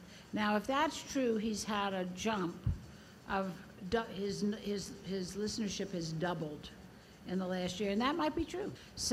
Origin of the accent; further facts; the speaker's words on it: the South, United States; some of it is because I grew up in the South and I recognized a lot of it.